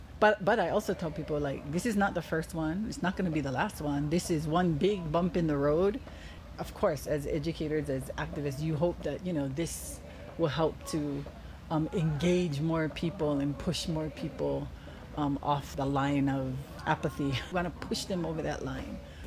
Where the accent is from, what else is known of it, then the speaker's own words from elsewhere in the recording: Maui, Hawaii, United States; And I'm from Maui. I mean, my first semester in, you know, Honolulu.